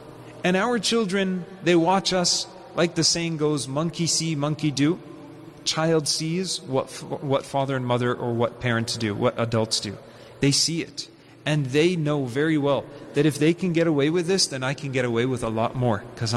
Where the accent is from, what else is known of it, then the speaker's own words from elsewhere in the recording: Canada; Even though it's my right as a Canadian, I can go and pray